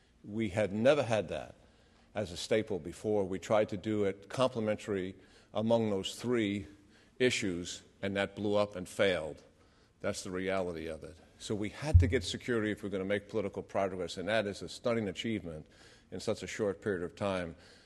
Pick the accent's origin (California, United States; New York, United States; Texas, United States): New York, United States; New York City; now in Washington, D.C., United States; It's always great to be back in my hometown, New York City. I don't need much excuse to come here. I love this place, even though I spent most of my adult life in other places. But it always has been home, even though I don't live here. I live in Washington, D.C.